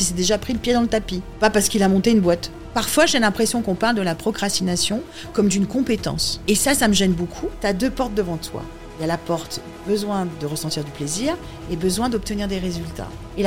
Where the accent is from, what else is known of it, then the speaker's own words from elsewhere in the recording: France; moved away; Je suis une Française qui vit loin de son pays depuis 27 ans.